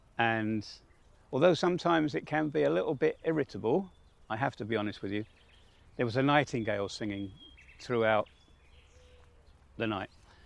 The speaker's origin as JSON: {"language": "English", "region": "England", "country": "United Kingdom", "moved": "yes", "said": "as an Englishman or a Brit here"}